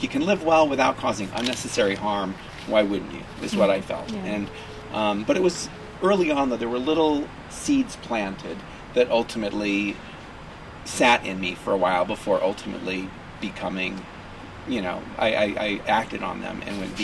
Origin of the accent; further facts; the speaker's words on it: Hollywood, California, United States; Well, I grew up actually in Hollywood, California, mm-hmm. and my parents sent me to Catholic schools.